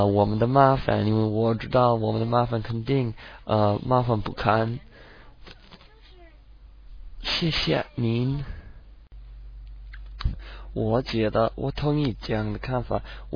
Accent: United States; Chinese is a second language; 如果他们觉得我们美国人觉得我们的地位最高的

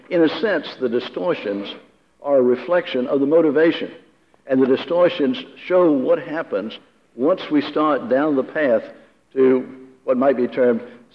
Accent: Durham, North Carolina, United States; which stretches from Durham, my hometown, to Gastonia.

